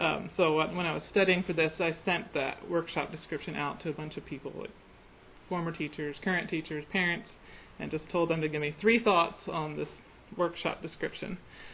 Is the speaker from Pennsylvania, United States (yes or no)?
yes; Ephrata, Pennsylvania, United States; now in Milton-Freewater, United States; I think some of you were in my workshop yesterday, but I am from Ephrata, Pennsylvania.